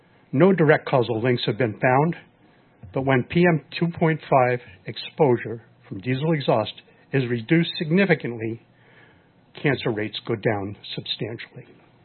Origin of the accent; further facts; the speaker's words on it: Accord, New York, United States; I'm from Accord, New York